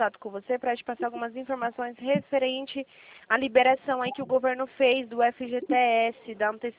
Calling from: São Paulo, Brazil; eu falo aqui de São Paulo, tá?

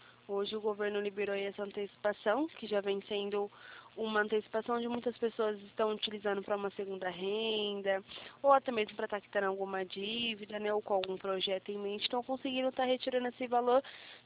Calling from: São Paulo, Brazil; Eu falo aqui de São Paulo.

